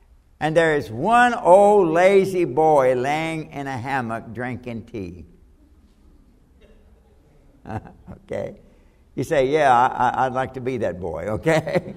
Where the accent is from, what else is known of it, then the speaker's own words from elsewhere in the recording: Kentucky, United States; I was born and raised in Kentucky, and about the middle of October, we always had a couple of days off, sometimes a whole week off, because most of the boys had to participate in harvest.